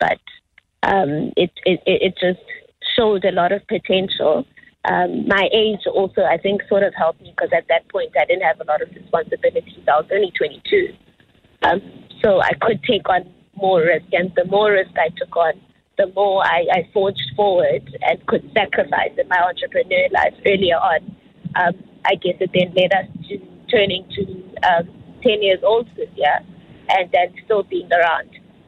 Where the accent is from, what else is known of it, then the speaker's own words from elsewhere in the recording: South Africa; I grew up in Tanzania, second largest township, I think, in South Africa. Went to school in East London.